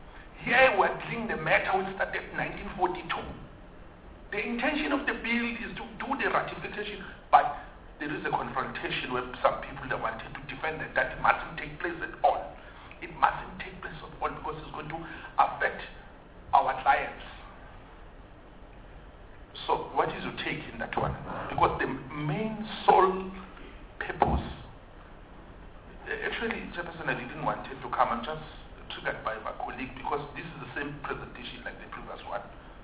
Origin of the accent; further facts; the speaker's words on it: Mpumalanga, South Africa; I'm from Mpumalanga.